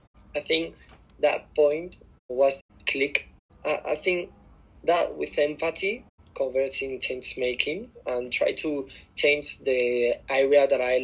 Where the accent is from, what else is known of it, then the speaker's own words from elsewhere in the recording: Spain; English is a second language; I'm from Spain. I live in Madrid right now. I'm 20 years old.